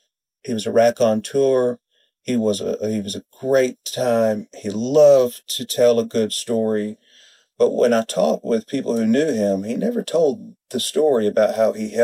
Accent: Deep South, United States; I'm from the Deep South, a place where snow happens in the movies.

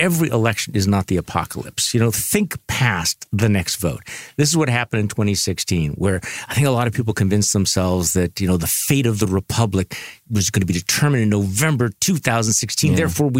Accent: Wisconsin, United States; I'm from Wisconsin.

